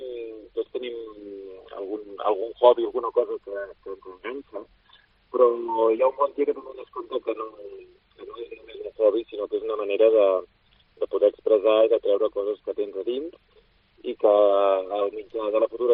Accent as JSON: {"language": "Catalan", "town": "Igualada", "region": "Catalonia", "country": "Spain", "lives_now": "Barcelona, Spain", "said": "Jo soc d'Igualada, sí."}